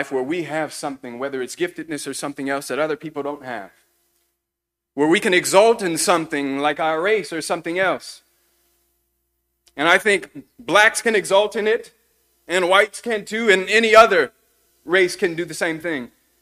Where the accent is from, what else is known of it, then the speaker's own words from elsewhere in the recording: Lafayette, Louisiana, United States; there was a judge in my hometown, Lafayette, Louisiana